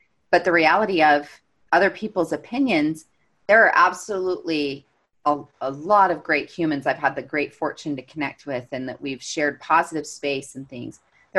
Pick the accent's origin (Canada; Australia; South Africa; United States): United States; Missouri; I'm from Missouri.